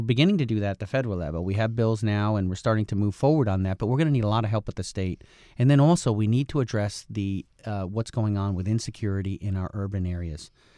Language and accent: English; New York, United States; I'm from Columbia County